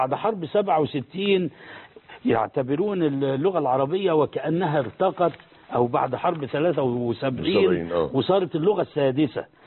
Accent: Egypt; بل عندنا في مصر أحيانا

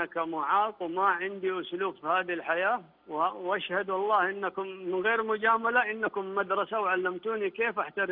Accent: Mecca, Makkah Province, Saudi Arabia; now in Riyadh, Saudi Arabia; أنا من أهل مكة وصح أني عايش في الرياض بس ما قدرت أتأقلم بالحكي.

